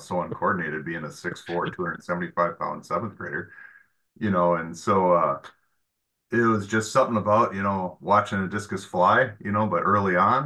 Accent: Minnesota, United States; Perm High School, where I grew up in Minnesota.

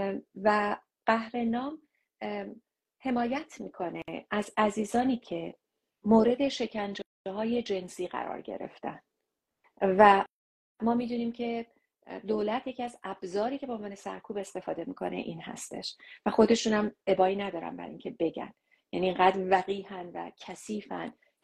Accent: Iran; اوریجینالی گفتم از ایران

